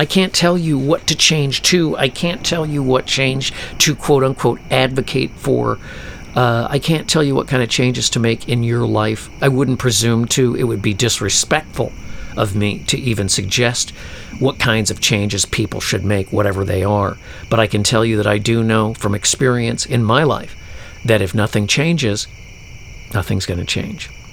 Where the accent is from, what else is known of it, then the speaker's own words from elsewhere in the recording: Chicago, Illinois, United States; now in Minneapolis, United States; But nothing like I grew up with in Chicago, where droves of people moved out of the city.